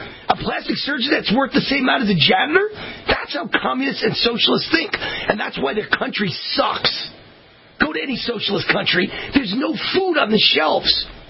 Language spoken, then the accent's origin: English; Nevada, United States; In Nevada, right here, my home state, this show comes to you from Las Vegas, Nevada.